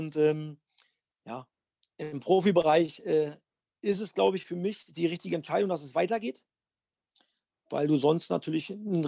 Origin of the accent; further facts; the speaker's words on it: Cottbus, Brandenburg, Germany; born there; Energie Cottbus, mein Heimatverein, wo ich geboren bin.